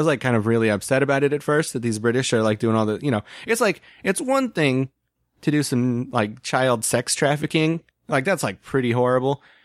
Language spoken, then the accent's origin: English; Dayton, Ohio, United States; It was all over my Facebook, but it might just be because I'm from Dayton.